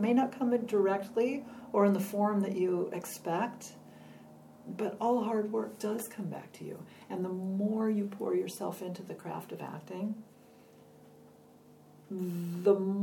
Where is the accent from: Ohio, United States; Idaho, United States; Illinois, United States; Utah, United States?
Illinois, United States; Chicago; I teach in Chicago every summer because I'm from Chicago.